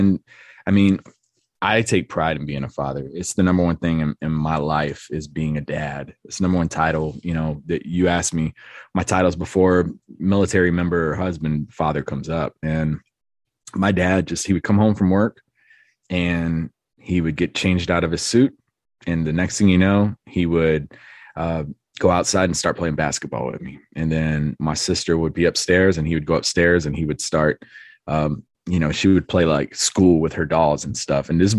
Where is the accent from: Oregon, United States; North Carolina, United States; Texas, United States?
North Carolina, United States; Lumberton; I grew up in North Carolina. Grew up in Lumberton, North Carolina for most of my life.